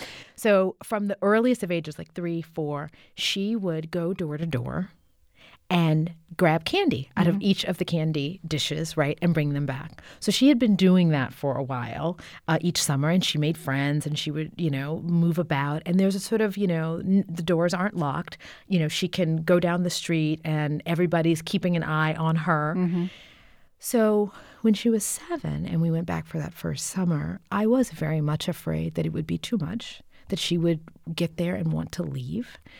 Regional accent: the South, United States; for me as a Southerner and who was always grew up like, you know, you help out

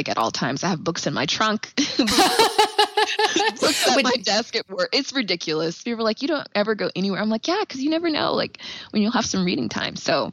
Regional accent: Kansas City, United States; also born or lived in Indiana / Nashville, Tennessee; I was born and raised in Kansas City. I went to college in Indiana. And then after that, I moved to Nashville, Tennessee. And then I just wanted to come back home. So I am back in KC.

